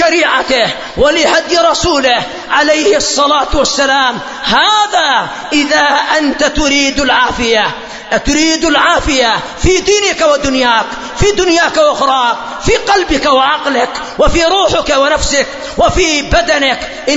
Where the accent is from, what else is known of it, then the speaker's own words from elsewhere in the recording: Yemen; هذا المرض قد حصل عندنا في اليمن في بعض المدن،